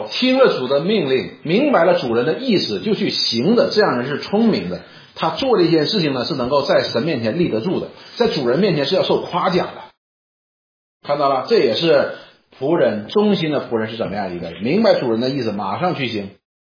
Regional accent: China; 我说我们中国人讲叫什么，不求无功但求无过，我们中国人是这样的

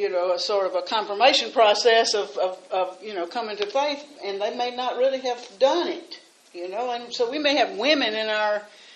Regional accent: Mississippi, United States; we were going to the church where I grew up down in Mississippi.

